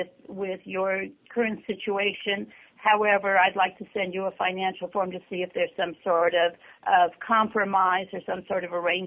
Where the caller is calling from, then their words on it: Agoura Hills, California, United States; I'm calling from Agora Hills, Temple Beth Haverim.